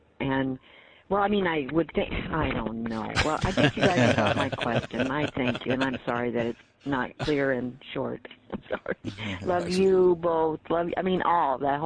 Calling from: Kansas, United States; again, and I'm calling from Kansas.

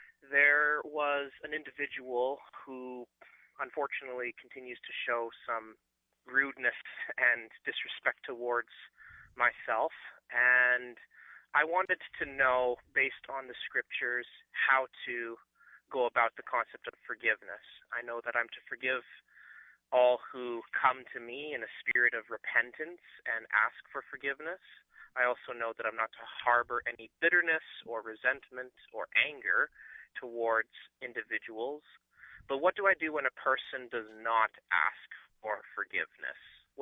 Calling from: Edmonton, Alberta, Canada; I'm from Edmonton, Alberta, Canada

